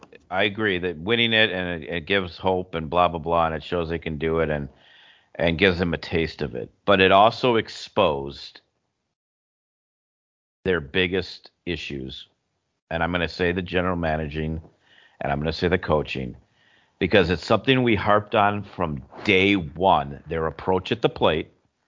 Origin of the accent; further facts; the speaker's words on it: the South, United States; accent: Southern; It might be my southern accent.